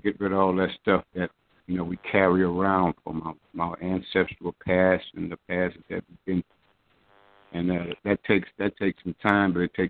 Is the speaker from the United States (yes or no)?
yes; Lake Charles, Louisiana, United States; from Lake Charles.